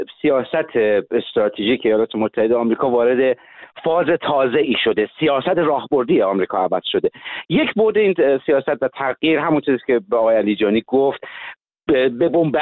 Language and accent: Persian; Iran; ما ایرانی هستیم.